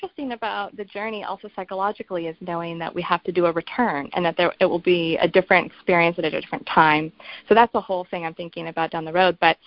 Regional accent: Santa Cruz, California, United States; Right on his first birthday, we landed in Santa Cruz, my hometown.

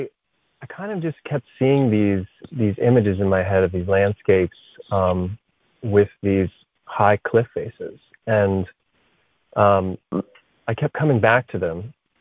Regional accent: Pennsylvania, United States; I grew up in Pennsylvania, and which is actually where I am right now, visiting my family.

